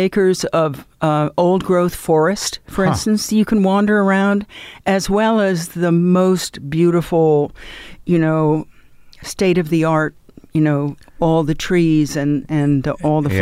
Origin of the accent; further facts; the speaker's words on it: New York, United States; I grew up in New York.